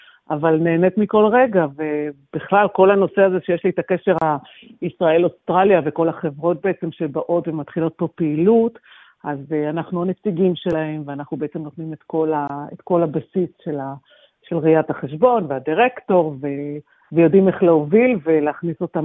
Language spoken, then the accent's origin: Hebrew; Ra'anana, Central District, Israel; אנחנו מרעננה ובעלי מגני תקווה, אז ככה הם במקומות יותר בטוחים.